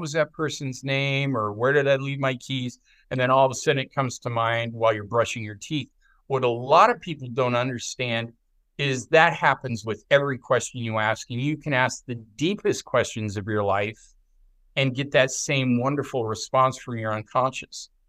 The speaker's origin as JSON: {"language": "English", "region": "Oregon", "country": "United States", "tie": "born or raised there", "said": "I remembered a 30-year-old dream that I'd had of swimming the longest river in my home state of Oregon, the Willamette."}